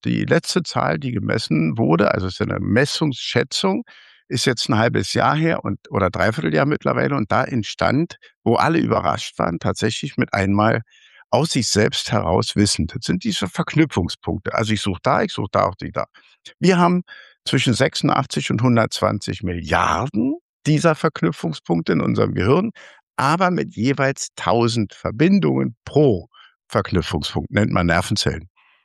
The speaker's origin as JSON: {"language": "German", "region": "Berlin", "country": "Germany", "said": "und übrigens als Berliner übrigens, das ist das Allerschärfste."}